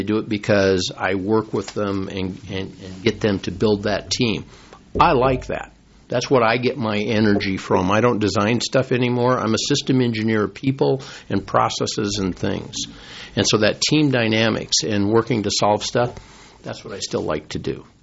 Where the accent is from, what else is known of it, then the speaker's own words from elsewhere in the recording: South Dakota, United States; She's from Iowa. I'm from South Dakota. Minnesota's probably a nice compromise.